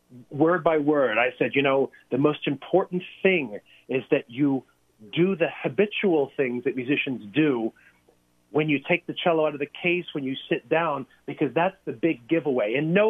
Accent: Virginia, United States; And so, obviously, 18 years of that was spent growing up in Northern Virginia.

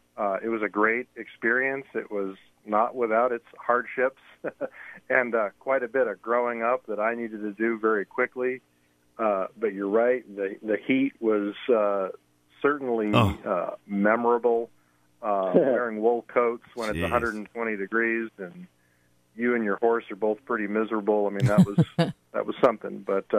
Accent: Sedona, Arizona, United States; Yeah, I grew up in the Sedona, Arizona area in the Verde Valley. I lived in other parts of Arizona, too, but that's where I spent most of my childhood and my adolescence was there in northern Arizona

